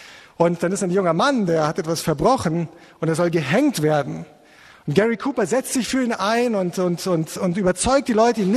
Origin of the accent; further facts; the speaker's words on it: Munich, Bavaria, Germany; Ich komme aus München. Ja, also wenn du in München aufgewachsen bist